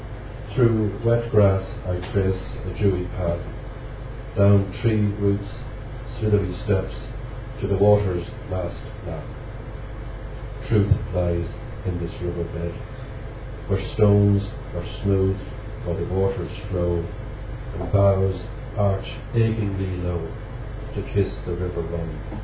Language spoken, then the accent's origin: English; Cavan, Ulster, Ireland; born there; now in Dublin, Ireland; I was born in Cavan, living in Dublin